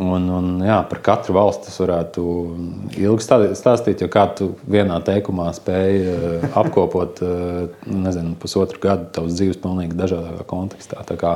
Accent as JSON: {"language": "Latvian", "town": "Saldus", "region": "Saldus Municipality", "country": "Latvia", "said": "esmu pats no Saldus. Saldu, nu jā, vēl joprojām ir lielākā daļa manas dzīves pavadīt"}